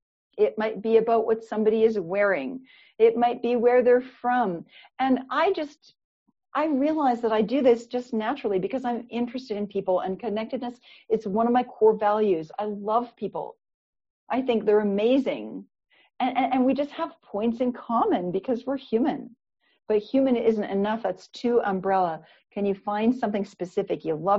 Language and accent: English; Canada; my parents are both, they both come from the farm and I'm from Canada.